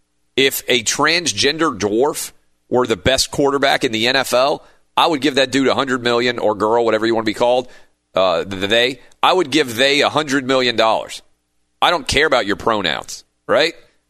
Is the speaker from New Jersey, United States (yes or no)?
no; Nashville, Tennessee, United States; somebody called me up in my hometown of Nashville and they offered me a local radio show